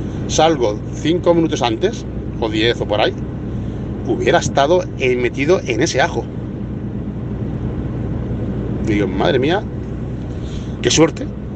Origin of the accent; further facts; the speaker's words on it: Spain; now in France; soy español y estoy en Francia y el idioma, pues claro, es un pero.